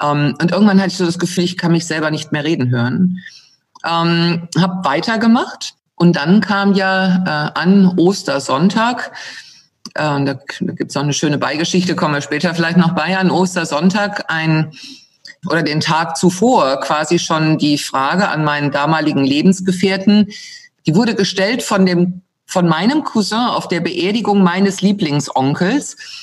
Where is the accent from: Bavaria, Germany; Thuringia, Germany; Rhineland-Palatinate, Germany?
Rhineland-Palatinate, Germany; Ich bin geboren im Westerwald, sehr beschaulich. Bin dort aufgewachsen. Mit 18 bin ich von zu Hause raus.